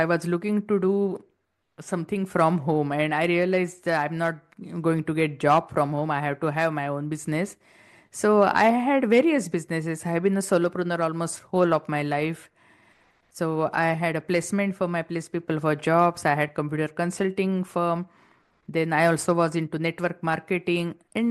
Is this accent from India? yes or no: yes; India; accent: Indian; English is a second language; English is my third language. I still have heavy accent. And my husband studied in convent, so he has UK accent. My kids are born here. They have American accent, and I'm the only one stuck with Indian accent.